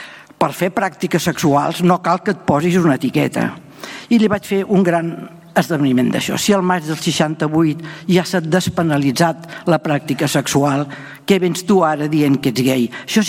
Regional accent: Vilanova, Catalonia, Spain; el meu poble havia tingut un gran acolliment i jo de jove m'ho havia passat molt i molt bé amb totes les persones que venien a Vilanova

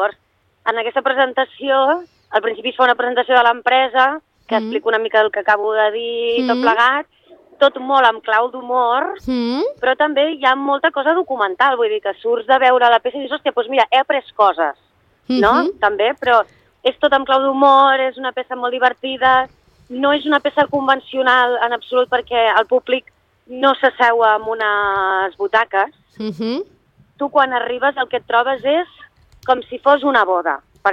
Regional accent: Arenys de Mar, Catalonia, Spain; jo soc d'Arenys de Mar, també d'un poble

